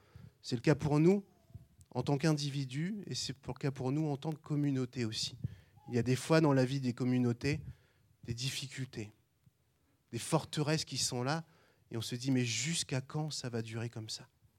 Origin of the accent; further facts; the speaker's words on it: France; Moi, je parle mal des Français parce que je suis français, hein, donc j'ai le droit.